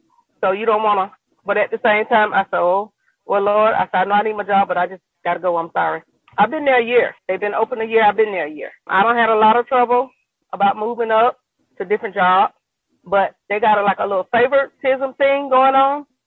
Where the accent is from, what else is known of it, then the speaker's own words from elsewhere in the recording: Birmingham, Alabama, United States; I'm from Birmingham, Alabama, and I work in the Bessemer Amazon.